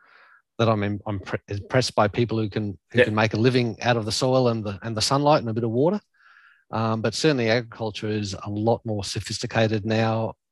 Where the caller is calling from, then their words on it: Brisbane, Queensland, Australia; Today, I'm based out of Brisbane, like many people, working from home